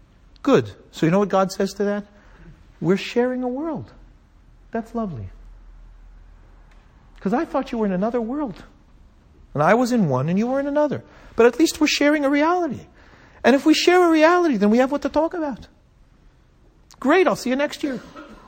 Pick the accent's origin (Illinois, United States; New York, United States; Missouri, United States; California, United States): California, United States; Los Angeles; I grew up in Los Angeles. There was one man in the synagogue.